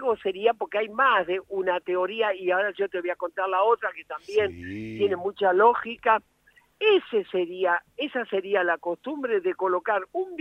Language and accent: Spanish; Boulogne, Buenos Aires Province, Argentina; also born or lived in Barracas; yo nací en Barracas, pero me crié en Boulogne. Sí. En Boulogne, cuando yo fui a vivir ahí, era un lugar muy descampado y había una gran cantidad de italianos.